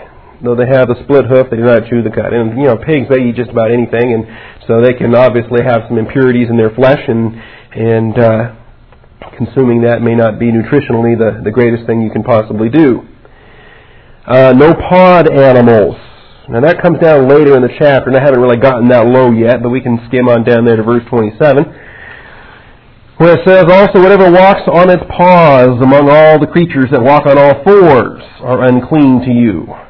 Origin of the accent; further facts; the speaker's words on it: Seattle, Washington, United States; I grew up in Seattle, and you'd think I'd be a big seafood nut